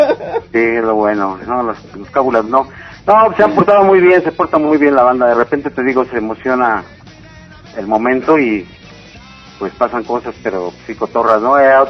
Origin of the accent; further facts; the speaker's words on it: Mexico; la banda y la familia que pues somos mexicanos.